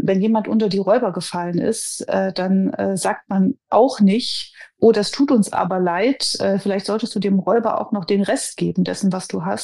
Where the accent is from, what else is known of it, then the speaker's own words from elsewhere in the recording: Germany; Jetzt bin ich in der DDR aufgewachsen, sprich in einer Diktatur